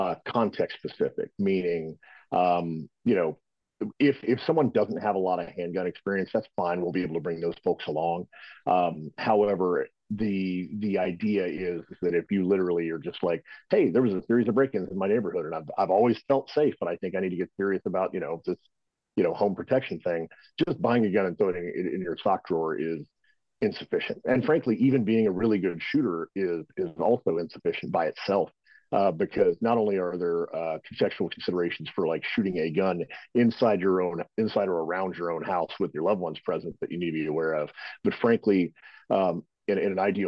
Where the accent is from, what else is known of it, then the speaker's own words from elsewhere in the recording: Texas, United States; Originally, I was born and raised in Texas. I joined the Army out of high school.